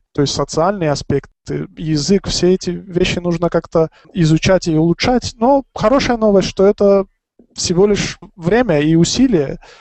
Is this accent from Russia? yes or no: no; Tajikistan